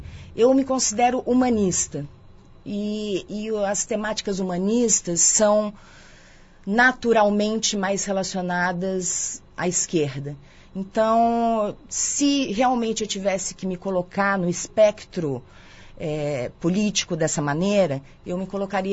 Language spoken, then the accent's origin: Portuguese; Campinas, São Paulo, Brazil; Eu vim para Campinas, eu fiz 4 anos de idade aqui na cidade. E cresci, minha infância foi no Castelo